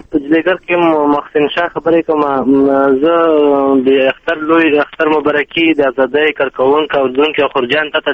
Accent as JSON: {"language": "Pashto", "country": "Afghanistan", "lives_now": "Pakistan", "said": "مونږ اصل د افغانستان یو د خوشاله کې یو او مونږ په پاکستان کې دلته مجر پرته یو"}